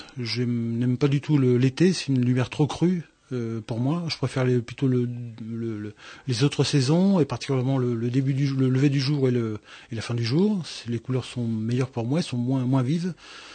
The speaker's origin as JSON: {"language": "French", "town": "Nantes", "region": "Pays de la Loire", "country": "France", "tie": "born there", "also_born_or_lived": "Lyon", "said": "Eh bien, je suis né à Nantes, j'ai un peu voyagé de Nantes en cinéma, après dans Lyon, et pour revenir ici dans les Deux-Sèvres, depuis un an en gros."}